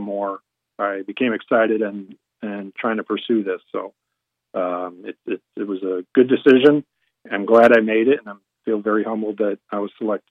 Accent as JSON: {"language": "English", "town": "Crown Point", "region": "Indiana", "country": "United States", "tie": "born or raised there", "said": "stay in Crown Point. Like I said, it's my hometown, and I just love living here."}